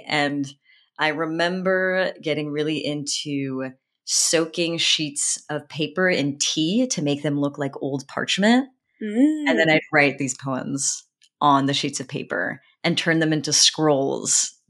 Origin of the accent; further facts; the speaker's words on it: France; English is a second language; at least when I was growing up in French education, there is no such thing as creative writing classes.